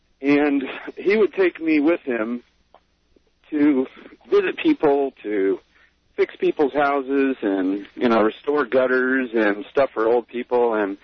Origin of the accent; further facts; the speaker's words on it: Florida, United States; I was born and raised in the South, South Florida, sort of around the buckle of the Bible Belt, I guess. And Southern Baptist, went to church twice on Sunday, once on Wednesday, and that's how I was raised.